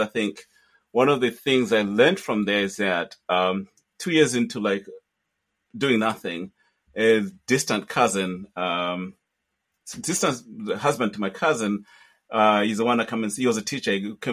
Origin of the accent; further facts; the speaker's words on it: Luanshya, Copperbelt, Zambia; born there; also born or lived in Patamato; And that's how I was born in Luanshya. I was not born in Patamato. I was born in Ron before. Then we moved. After that, we moved to Patamato. Yeah. I was born in Ron Hospital.